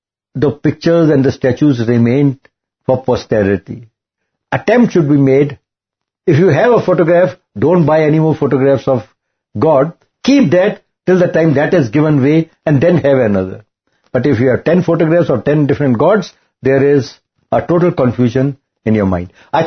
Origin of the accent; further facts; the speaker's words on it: Bangalore, Karnataka, India; I'm from Bangalore. Indranagar is a place not far from my place.